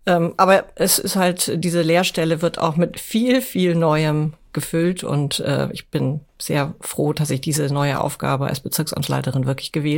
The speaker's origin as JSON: {"language": "German", "region": "Hamburg", "country": "Germany", "tie": "born or raised there", "said": "meine Heimat ist Hamburg."}